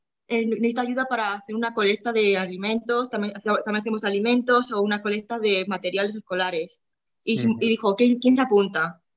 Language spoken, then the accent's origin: Spanish; Fuenlabrada, Community of Madrid, Spain; Somos de Fuenlabrada. Nosotros somos mismo de Fuenlabrada.